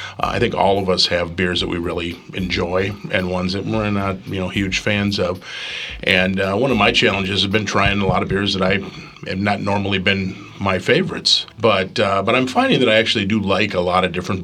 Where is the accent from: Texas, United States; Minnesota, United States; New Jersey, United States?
Minnesota, United States; now in Utah, United States; I grew up in Minnesota, and Minnesota is kind of a liberal state, and Utah's not.